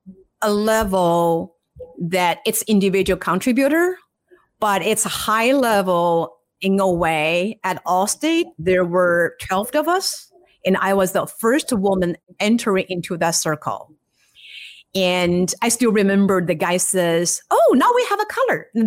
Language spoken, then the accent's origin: English; China; English is a second language; And that's a thing in China, well, in my hometown in particular.